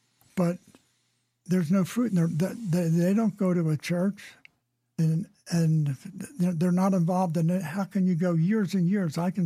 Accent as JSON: {"language": "English", "region": "Pennsylvania", "country": "United States", "said": "originally from Pennsylvania."}